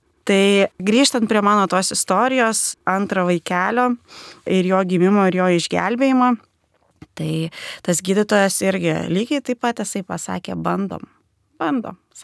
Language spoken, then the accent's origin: Lithuanian; Kaunas, Kaunas County, Lithuania; aš pati esu kaunietė ir aš abejoju, kad aš Kaune būčiau gavusi tokią greitą pagalbą